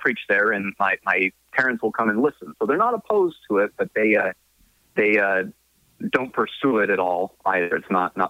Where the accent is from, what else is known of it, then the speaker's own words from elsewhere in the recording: Albuquerque, New Mexico, United States; I'm from Albuquerque, which is where you're at right now in the Student Union down there. And I grew up the land of the Zia, that's right.